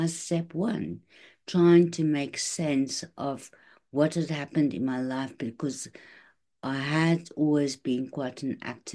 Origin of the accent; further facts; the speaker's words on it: Cape Town, Western Cape, South Africa; moved away as an adult; now in United Kingdom; I'm from Cape Town. I've lived in the UK for many, many years